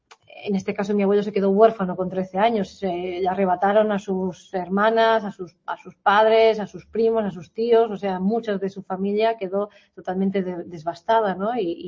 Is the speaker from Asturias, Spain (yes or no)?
no; Vigo, Galicia, Spain; Bueno, yo soy de Vigo, en Vigo desde luego no lo hay